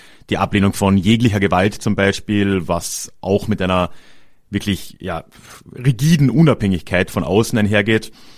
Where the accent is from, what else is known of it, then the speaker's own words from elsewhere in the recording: Carinthia, Austria; unter anderem auch in Kärnten, wo ich herkomme, waren die relativ stark.